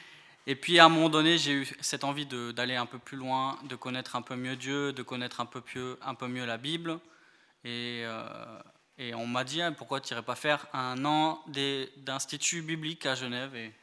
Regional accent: Bordeaux, Nouvelle-Aquitaine, France; J'ai grandi à Bordeaux, j'ai fait mes études là-bas et après j'ai fait aussi 2 ans d'études à Paris avant d'aller à Genève à l'Institut public.

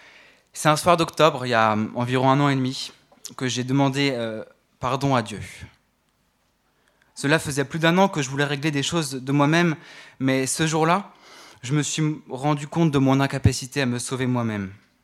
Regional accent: Brittany, France; now in Grenoble, France; je viens de Bretagne. Je suis arrivé sur Grenoble en septembre. J'ai grandi dans une famille chrétienne

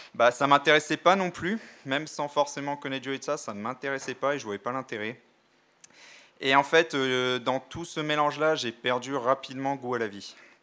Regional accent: Paris, Île-de-France, France; j'ai 28 ans, j'ai grandi à Paris avec mes parents, mon frère et ma sœur.

